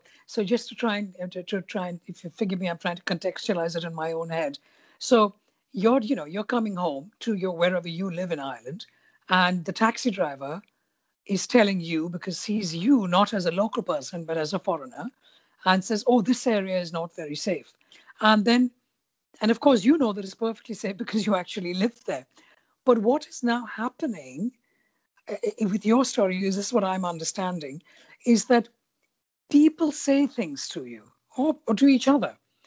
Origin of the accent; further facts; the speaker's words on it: India; also born or lived in United Kingdom; you are from both countries, as I am from India and from the United Kingdom.